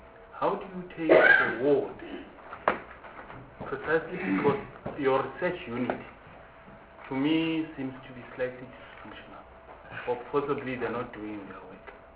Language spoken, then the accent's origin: English; Gauteng, South Africa; communities, and I'm saying I'm coming from Gauteng.